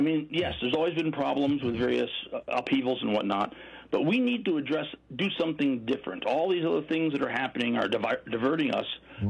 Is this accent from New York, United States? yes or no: yes; New York, United States; And in the 1970s, where I grew up in Western New York, actually it was kind of very upper Appalachia.